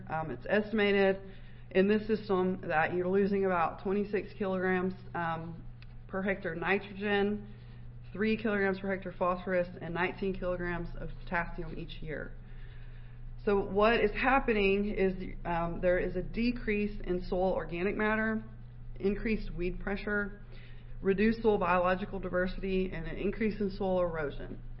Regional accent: Texas, United States; I'm from Texas, so every year on New Year's Eve, my mom makes ham and rice and black-eyed peas.

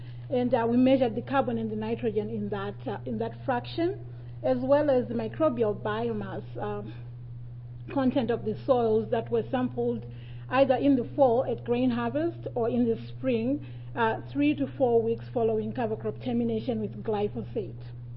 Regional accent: Ontario, Canada; I'm from Ontario, Canada, at Trent University. I'm doing my PhD there.

